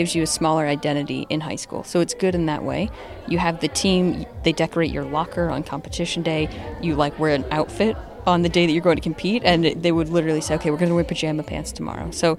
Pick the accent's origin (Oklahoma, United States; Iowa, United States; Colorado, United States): Colorado, United States; now in Sydney, Australia; I'm from Colorado. It has four seasons, so it's a summertime sport.